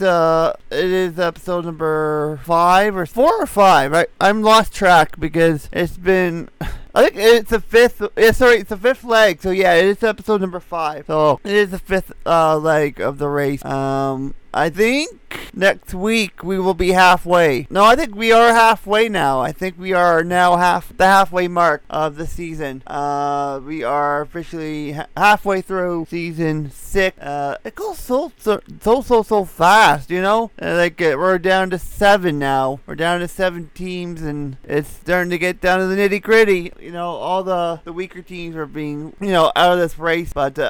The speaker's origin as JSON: {"language": "English", "town": "Oshawa", "region": "Ontario", "country": "Canada", "tie": "born or raised there", "said": "you realize I mentioned the city of Oshawa, and which is my hometown, obviously"}